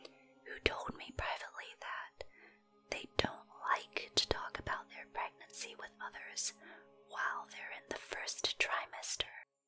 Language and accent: English; China; now in New Zealand; A lot of people think I am Australian. I am a Chinese person living in New Zealand.